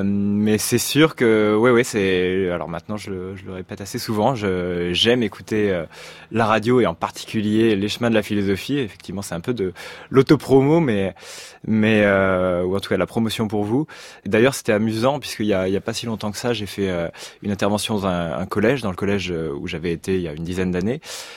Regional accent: Normandy, France; moi je viens de Normandie, du département de l'Orne

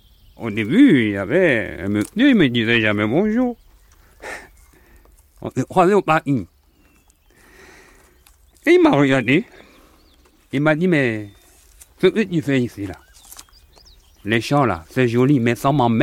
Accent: Kpalimé, Plateaux, Togo; now in La Sagne, France; J'habitais dans une petite ville au Togo qui s'appelle Palimé.

